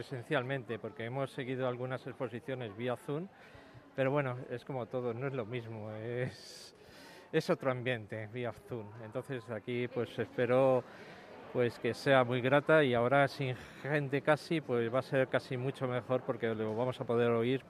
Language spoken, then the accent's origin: Spanish; Madrid, Community of Madrid, Spain; Sí, somos de aquí de Madrid.